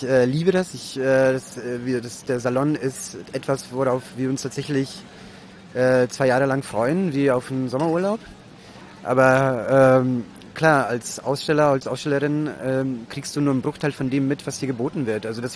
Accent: Berlin, Germany; Ich komme zwar aus Berlin und respektive wohne da seit ein paar Jahren, aber selbst wir Berliner lieben das süddeutsche Helle

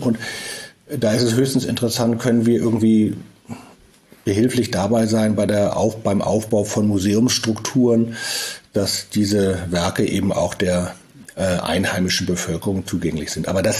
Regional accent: Hamburg, Germany; Das habe ich in Hamburg erlebt, meiner Heimatstadt.

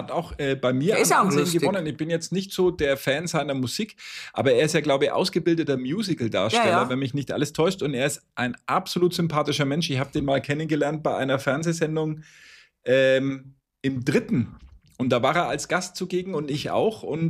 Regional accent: Hanover, Lower Saxony, Germany; Ich komme eigentlich aus Hannover und habe mir das mühsam angeeignet, um ein bisschen bodenständiger rüberzukommen. Ja. Ich spreche eigentlich nicht fränkisch.

